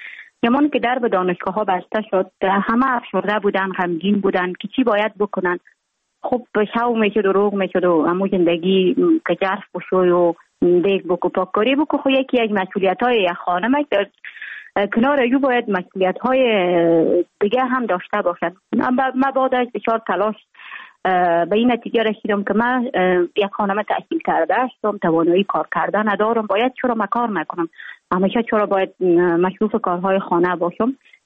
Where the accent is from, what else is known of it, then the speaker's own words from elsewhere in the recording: Jowzjan, Afghanistan; also born or lived in Mazar-i-Sharif; ما در ولایت جوزجان به دنیا آمدیم، 26 سال عمر دارم. مکتب خود در افغان ترک تا صنف 9 در جوزجان خواندیم، بعدا آمدیم از صنف 10 تا 12 در افغان ترک مزار شریف ادامه دادیم.